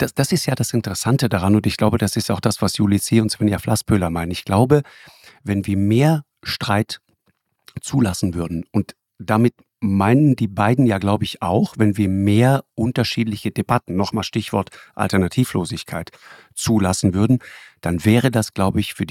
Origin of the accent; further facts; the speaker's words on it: Tyrol, Austria; Sondern das hat eine andere Tradition hier bei uns in Tirol im weitesten Sinne.